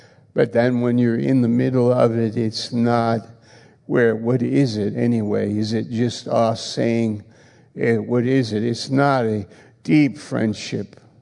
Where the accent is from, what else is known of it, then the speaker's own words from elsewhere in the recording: United States; My country, I have a personal preference. I'm an American.